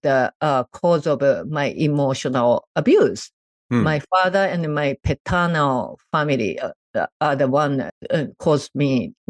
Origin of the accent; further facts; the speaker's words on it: Japan; moved away as an adult; now in United States; For that purpose, we didn't have enough financial aid because my husband was from England. I was from Japan. I came to the States with two suitcases, nothing else.